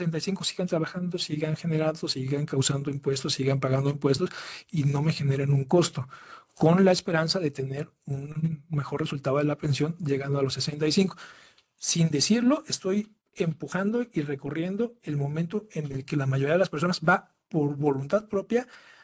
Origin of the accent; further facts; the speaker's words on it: Mexico; ¿cuánto nos va a costar, ¿no?, como mexicanos?